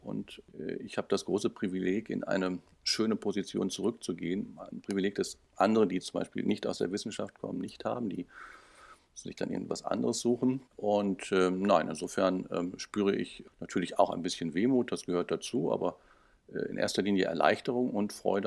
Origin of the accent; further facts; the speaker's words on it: Detmold, North Rhine-Westphalia, Germany; auch heute noch gerne nach Detmold und gerate auch schnell ins Schwärmen, wenn ich gefragt werde, wo ich herkomme.